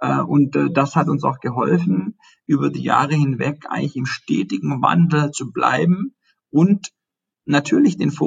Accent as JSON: {"language": "German", "region": "Baden-Württemberg", "country": "Germany"}